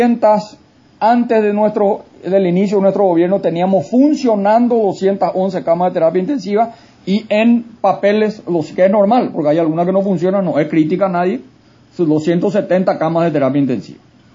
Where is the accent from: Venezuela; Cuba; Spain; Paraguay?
Paraguay; lo que podemos hacer los paraguayos, de lo que somos los paraguayos, de lo que estamos haciendo los paraguayos.